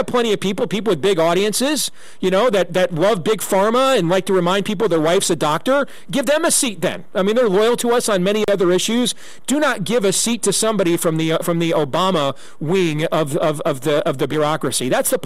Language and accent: English; Iowa, United States; I mean, my home state of Iowa, Jesse, we've done a phenomenal job making it on the ground one of the reddest states in the country.